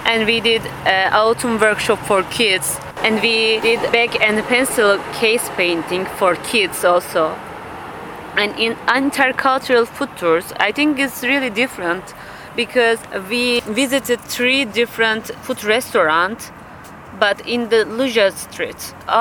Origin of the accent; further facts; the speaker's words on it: Turkey; English is a second language; I'm from Turkey.